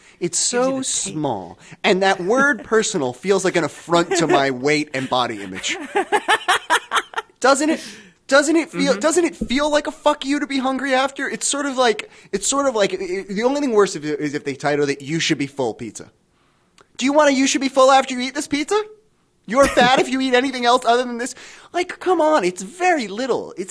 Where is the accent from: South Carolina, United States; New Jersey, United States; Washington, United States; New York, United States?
New York, United States; New York City; But I'm from Spanish Harlem.